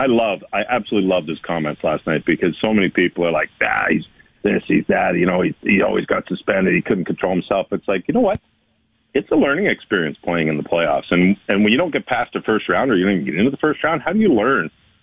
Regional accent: Toronto, Ontario, Canada; I grew up in Toronto, so you had to cheer for the Leafs.

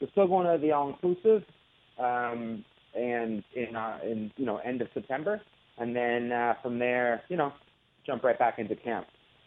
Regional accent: Toronto, Ontario, Canada; it makes sense that they want me to fight in Toronto because I'm from Toronto

